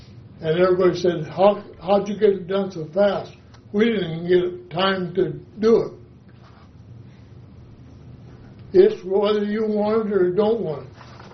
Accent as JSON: {"language": "English", "town": "Emerson", "region": "Nebraska", "country": "United States", "tie": "born or raised there", "said": "And I was raised in Emerson, which most of you guys know it."}